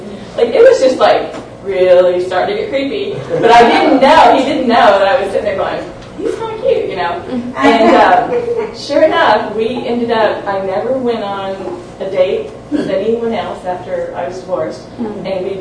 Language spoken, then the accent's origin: English; Kentucky, United States; I found out he's from Kentucky, I grew up in Kentucky, he had three kids, I had three kids.